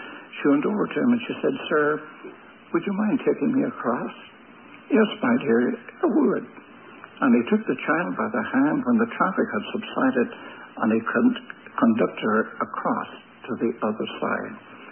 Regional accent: Ireland; When I was young, in my home country, in Ireland

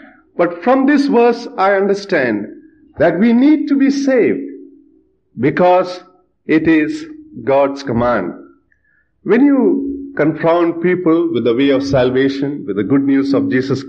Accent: Bangalore, Karnataka, India; Susan and I come from Bangalore, and we come from one of the largest assemblies in India

